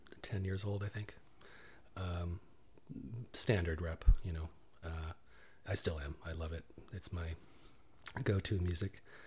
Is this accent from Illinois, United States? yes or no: no; Midland, Michigan, United States; I had these wonderful piano teachers and piano in theory named George and Susan Fee in my hometown, Midland, Michigan.